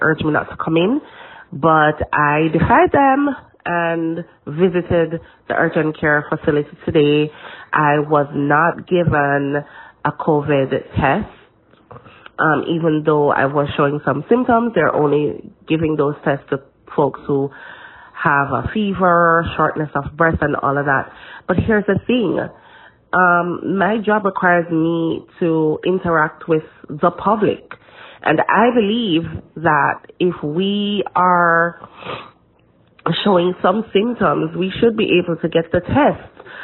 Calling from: Brooklyn, New York, United States; I'm calling from Brooklyn.

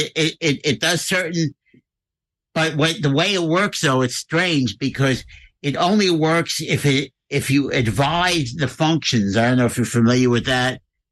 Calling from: Leesburg, Virginia, United States; I'm here in Leesburg, Virginia.

